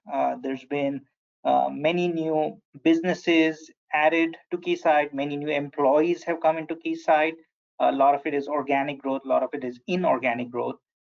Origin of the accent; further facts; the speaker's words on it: India; moved away as an adult; now in United States; I grew up in India, and internet had just shown up.